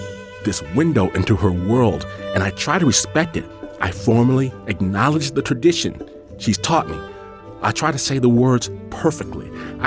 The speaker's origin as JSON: {"language": "English", "region": "Midwest", "country": "United States", "said": "I'm from the Midwest, so I tell her, unfortunately, Gomen Nasai, I've got to give her a great big American hug now."}